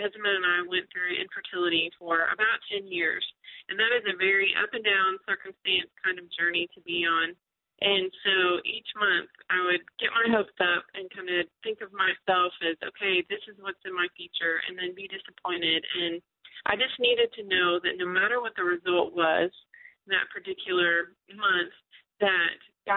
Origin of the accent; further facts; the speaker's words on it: Texas, United States; accent: Texas; someone asked me with my little Texas accent saying y'all all the time, you know, where are you from?